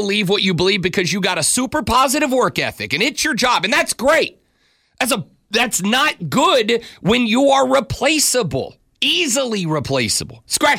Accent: Louisiana, United States; I'm Irish Catholic from Louisiana. I got a lot of cousins, dude.

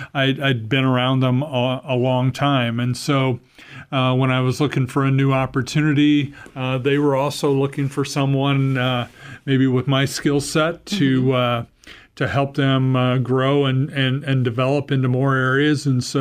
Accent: Iowa, United States; now in Sioux Falls, United States; I'm originally from West Central Iowa, lived here in South Dakota most of my adult life.

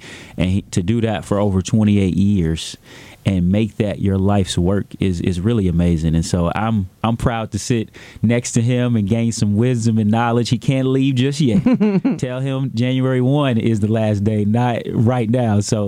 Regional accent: St. Louis, Missouri, United States; because I grew up in the Matthews Dickey Club. He was in the Herbert Hoover Club. And if anybody knows history, those are like rival clubs at one point. But exciting to see how he has brung all of the clubs in St. Louis together

